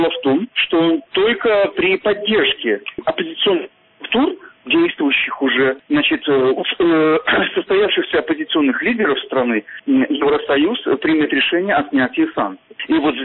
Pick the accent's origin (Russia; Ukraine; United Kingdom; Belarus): Belarus; я, ну как все белорусы, выживаю